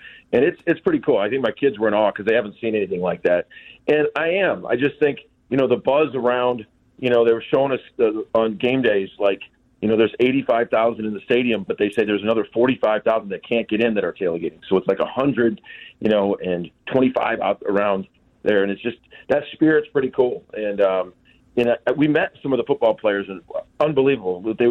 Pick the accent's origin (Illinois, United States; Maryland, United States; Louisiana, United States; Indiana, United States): Illinois, United States; Chicago; It was like when we were growing up in Chicago, you had 257 and WGN.